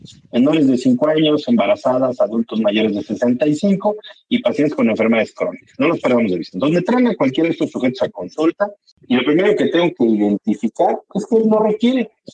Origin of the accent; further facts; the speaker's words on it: Morelos, Mexico; en Morelos estamos rodeados, afortunadamente, bendito Dios mi tierra, de muchos árboles